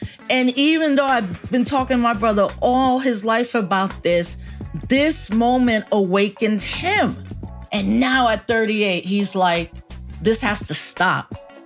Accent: New York City, New York, United States; born there; I was born in the Bronx while the Bronx was burning. I had to go to college to even understand why we as Puerto Ricans were American citizens.

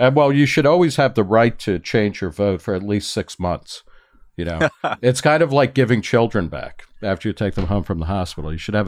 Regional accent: United States; I grew up in America not only with junior highs, but in my hometown, there was a junior high that had a shooting range in the basement.

